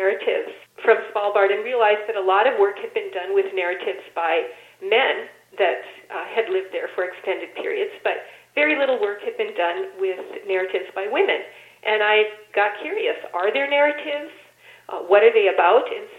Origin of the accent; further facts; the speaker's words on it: Midwest, United States; When I grew up in the Midwest in the U.S., North was northern Minnesota.